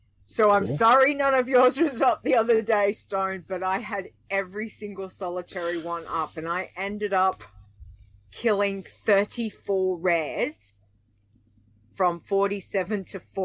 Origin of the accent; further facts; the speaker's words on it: Australia; But again, because of I'm an Aussie playing on a US server.